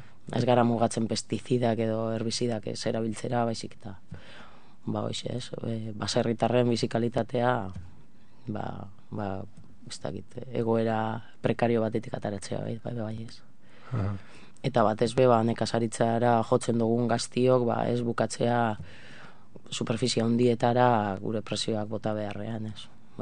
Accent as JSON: {"language": "Basque", "town": "Durango", "region": "Basque Country", "country": "Spain", "said": "Durangotik nator"}